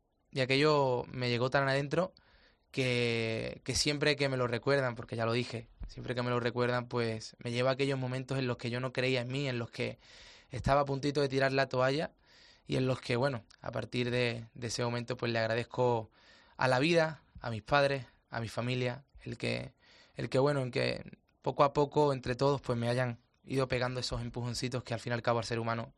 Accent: Palma del Río, Andalusia, Spain; en mi pueblo es un pueblo, en Palma del Río, es un pueblo que se dedica a la naranja, al cultivo de naranjas.

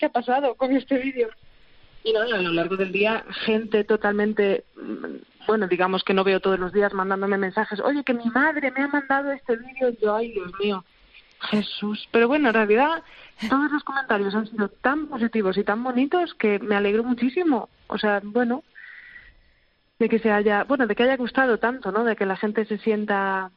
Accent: Galicia, Spain; now in Switzerland; porque yo ahora estoy en Suiza, no estoy en Galicia. Entonces, claro, pues no sé, echo de menos mi tierra, mi familia, están todos allí.

